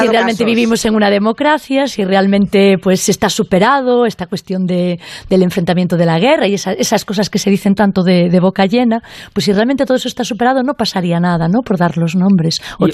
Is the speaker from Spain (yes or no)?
yes; A Estrada, Galicia, Spain; Yo, por ejemplo, no ni siquiera me crié en Vila García, me crié en otra, en Astrada, en la zona de Tabeirós